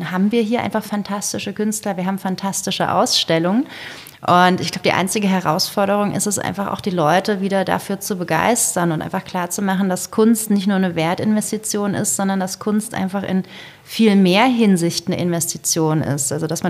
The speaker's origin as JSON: {"language": "German", "town": "Freiburg", "region": "Baden-Württemberg", "country": "Germany", "tie": "born or raised there", "also_born_or_lived": "Lörrach", "moved": "as an adult", "lives_now": "Hamburg, Germany", "said": "Ich bin in Lörrach geboren. Das ist auf der deutschen Seite, aber gegenüber der Schweiz, gegenüber von Basel. Und bin dann in Freiburg groß geworden und bin zum Studium nach Hamburg gekommen."}